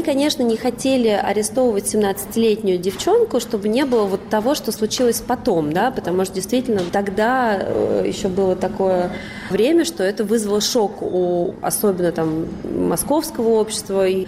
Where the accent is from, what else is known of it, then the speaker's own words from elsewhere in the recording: Moscow, Russia; хотя я родилась и выросла в Москве.